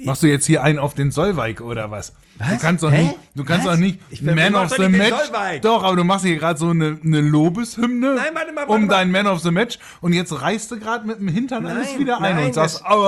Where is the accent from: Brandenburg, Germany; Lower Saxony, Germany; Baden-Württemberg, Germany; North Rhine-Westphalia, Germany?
Lower Saxony, Germany; Hanover; als Hannoveraner hat man zurzeit wenig zu lachen